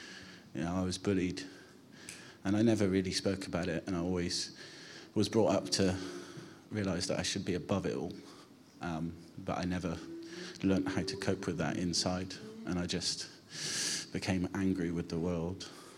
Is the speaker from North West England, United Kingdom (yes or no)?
no; Hallacho, South West England, United Kingdom; I grew up in Hallacho, just down the road, and lived there with my mother, my brother, and my father. We went to church in High Littleton as a child.